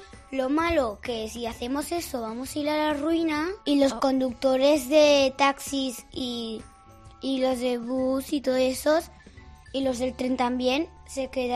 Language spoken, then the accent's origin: Spanish; Ainzón, Aragon, Spain; Se cerró la última fábrica de Aragón, de Ainzón, mi pueblo